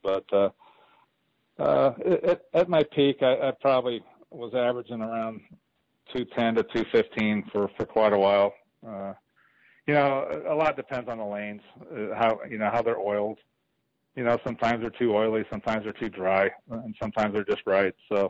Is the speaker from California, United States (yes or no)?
no; Nebraska, United States; I'm from Nebraska originally, but that's not the reason.